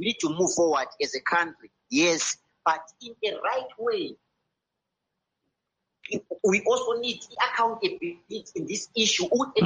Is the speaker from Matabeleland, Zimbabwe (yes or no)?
yes; Matabeleland, Zimbabwe; English is a second language; I'm a leader from Matabele. I'm 35 years old.